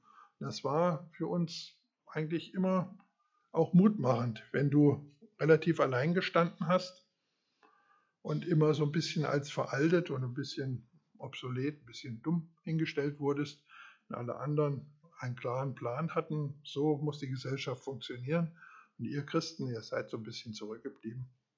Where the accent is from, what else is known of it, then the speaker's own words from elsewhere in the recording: East Germany, Germany; Mir kam so eine Zeit in meiner Kindheit in Erinnerung, wo das Wasser nicht lief. Im Osten war ja immer mal Mangel